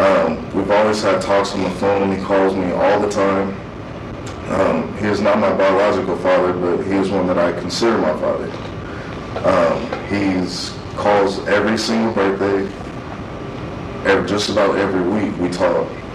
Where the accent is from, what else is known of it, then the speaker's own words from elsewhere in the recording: Seattle, Washington, United States; So just to tell you a little bit about myself, I was born and raised in Seattle.